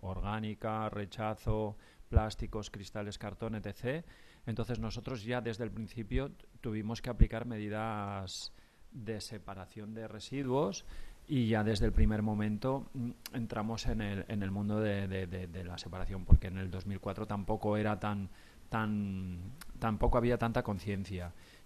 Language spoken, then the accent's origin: Spanish; Bilbao, Basque Country, Spain; moved away; yo soy de Bilbao. Si te encuentras con uno de Bilbao y no te dice que es de Bilbao, es que no es de Bilbao. Los de Bilbao siempre decimos que, lo primero, somos de Bilbao. Vine aquí hace ya 17 años